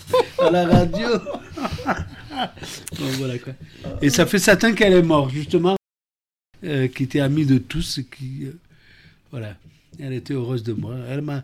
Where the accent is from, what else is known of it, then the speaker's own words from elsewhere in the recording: Portugal; Par contre, je tiens à dire un truc. Moi, je suis portugais.